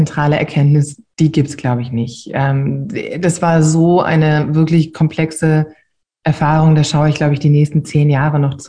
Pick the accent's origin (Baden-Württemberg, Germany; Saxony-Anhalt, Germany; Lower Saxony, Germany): Lower Saxony, Germany; Braunschweig; Ich bin ja aufgewachsen in Mascherode und wir haben relativ viel Zeit im Wald verbracht